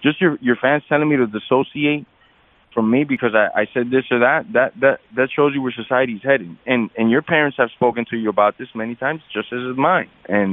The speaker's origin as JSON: {"language": "English", "town": "Miami", "region": "Florida", "country": "United States", "tie": "born or raised there", "said": "I'm a Latin person. You know, I'm a minority in this country. Growing up in Miami, I wasn't maybe the biggest minority"}